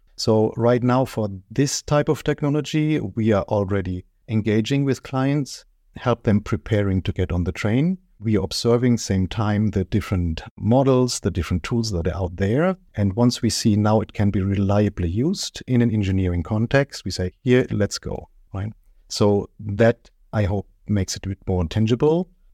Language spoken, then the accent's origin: English; Germany; English is a second language; You might hear it from my accent. I'm born and raised in Germany.